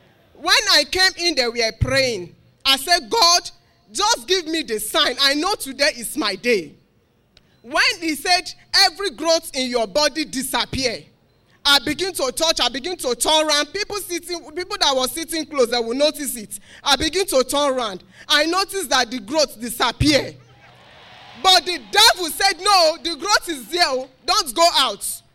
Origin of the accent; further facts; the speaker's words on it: Katsina State, Nigeria; I came all the way from Katsina State.